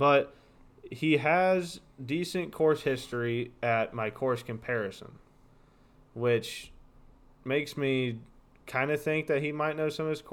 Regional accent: Knoxville, Tennessee, United States; I know we're from Knoxville, and we do this filming here in Knoxville together.

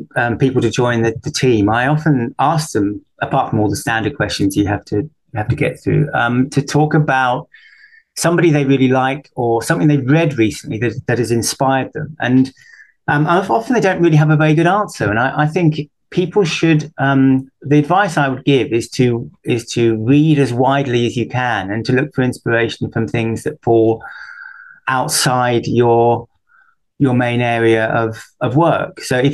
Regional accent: South East England, United Kingdom; I'm from Sussex. I've got a couple of kids and a dog

